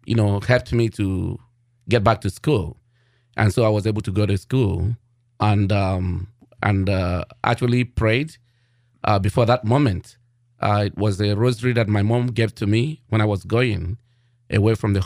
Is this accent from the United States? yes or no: no; Nigeria; I belong to the diocese of a diocese in Cameroon called Bafang, but Bafang. I'm not from Cameroon. I'm from Nigeria.